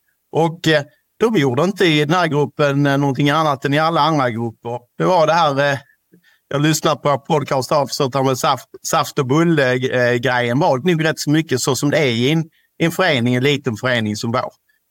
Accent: Ystad, Skåne, Sweden; Vi kommer ju från Ystad kommun, där spelar man handboll.

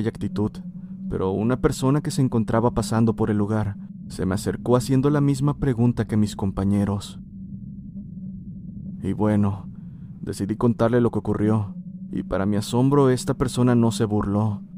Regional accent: Puebla, Mexico; soy de Puebla.

